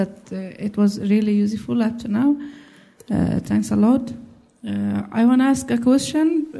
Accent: Afghanistan; English is a second language; I'm from Afghanistan.

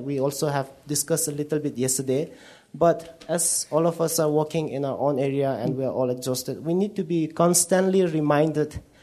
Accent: Manipur, India; I'm from Manipur.

